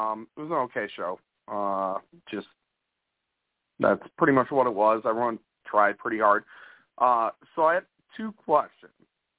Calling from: Minneapolis, Minnesota, United States; from Minneapolis.

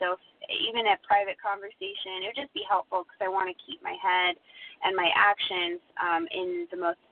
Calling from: Stamford, Florida, United States; I'm calling from Stamford, Florida.

